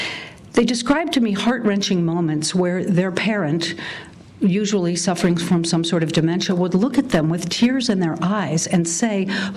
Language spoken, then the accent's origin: English; New Mexico, United States; But what struck me was the number of letters I got from New Mexico. This is my home state.